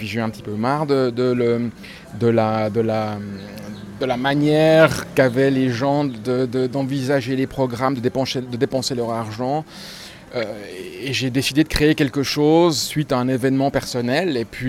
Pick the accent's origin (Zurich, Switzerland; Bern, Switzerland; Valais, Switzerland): Zurich, Switzerland; also born or lived in Paris, France; Moi, je suis né à Paris, par contre. Voilà. J'ai un papa français, une maman française. Et puis, l'existence a fait que j'ai grandi en Suisse, à Zurich. Je suis de profession médicale